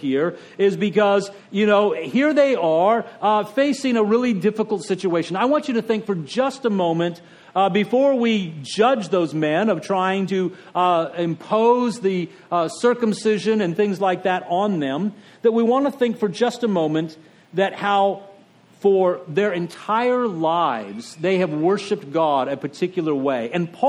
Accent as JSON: {"language": "English", "region": "the South", "country": "United States", "tie": "born or raised there", "said": "I'm aware that growing up in the South, that one of the things, the expectations is that in Bible Belt churches, social drinking is considered completely out of bounds."}